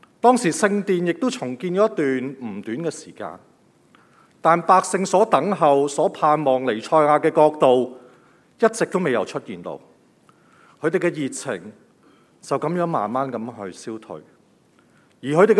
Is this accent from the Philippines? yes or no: no; China; 不知道大家有没有听过我们中国人有句说话